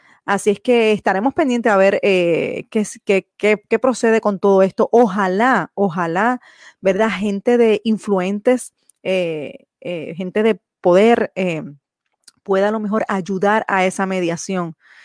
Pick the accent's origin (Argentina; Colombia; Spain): Colombia; como ciudadano, como residente aquí en Colombia, ¿verdad? Como colombiano